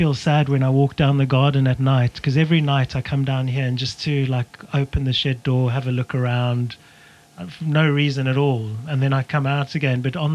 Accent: Johannesburg, Gauteng, South Africa; I grew up with thunderstorms in Johannesburg and quite used to it

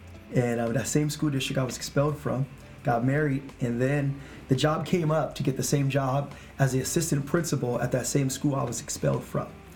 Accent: Stockton, California, United States; So we're from Stockton, California.

